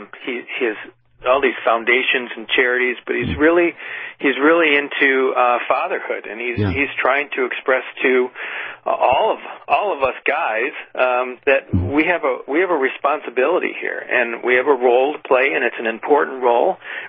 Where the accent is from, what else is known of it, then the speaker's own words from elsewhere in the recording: Michigan, United States; And he was actually born in my home state of Michigan.